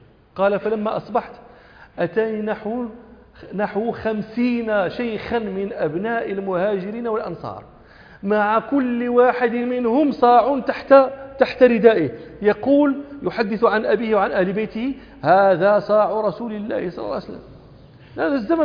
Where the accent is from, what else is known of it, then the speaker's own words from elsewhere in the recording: Morocco; ولا سيما بيوت العلم عندنا في المغرب كانوا يتوارثون الصاع